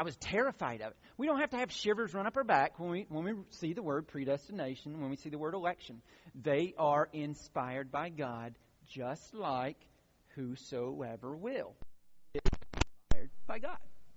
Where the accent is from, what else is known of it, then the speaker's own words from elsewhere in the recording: Pine Log, Georgia, United States; I am from Pine Log, Georgia. Okay, you get the Pine Log. I mean, it is a little bitty dot.